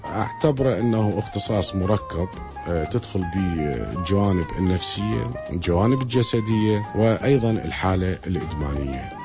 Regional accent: Iraq; moved away; طبعا احنا طلعنا من العراق نتيجة ظروف صعبة سياسية وما شابه ذلك.

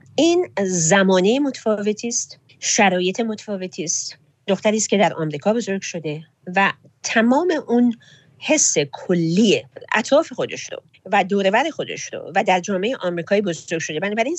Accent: Iran; من زن ایرانی هستم

